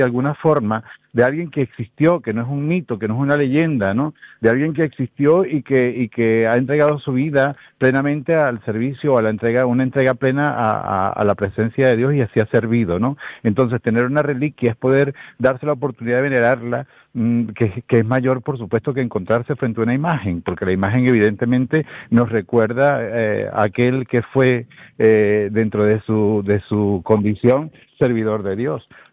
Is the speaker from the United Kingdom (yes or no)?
no; Venezuela; porque soy venezolano